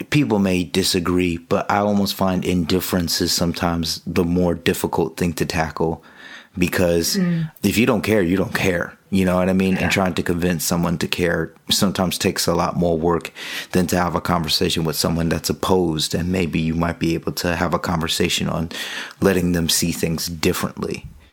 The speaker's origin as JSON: {"language": "English", "region": "Connecticut", "country": "United States", "said": "And I'm from Connecticut, so I'm very South New Englander."}